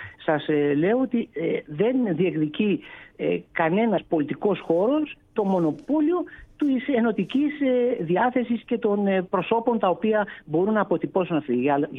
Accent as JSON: {"language": "Greek", "town": "Ioannina", "region": "Epirus", "country": "Greece", "said": "επειδή είμαι και υπηρώτης, έχω καταγωγή από τα Γιάννενα, να είμαι διπλά υπερήφανος για αυτή την επιλογή"}